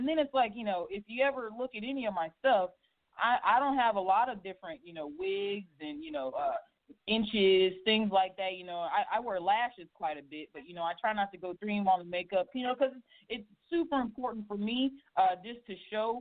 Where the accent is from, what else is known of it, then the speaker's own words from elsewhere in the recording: Durham, North Carolina, United States; I came from Durham, North Carolina, Bull City all day, baby.